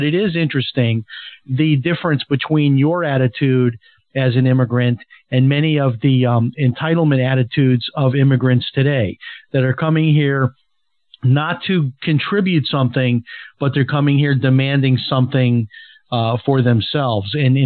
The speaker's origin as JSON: {"language": "English", "town": "Chicago", "region": "Illinois", "country": "United States", "moved": "yes", "lives_now": "Florida, United States", "said": "We have these blue states, like I'm from Chicago, but I've lived in Florida for many years now."}